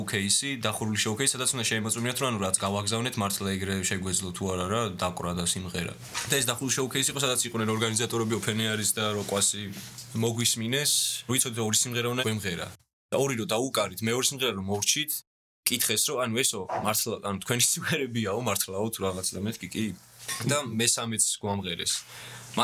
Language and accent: Georgian; Rustavi, Kvemo Kartli, Georgia; რუსთავში არის ესე რომ არის მიკრორაიონები. მე ვარ 17-ე მიკრორაიონში დავიბადე, გავიზარდე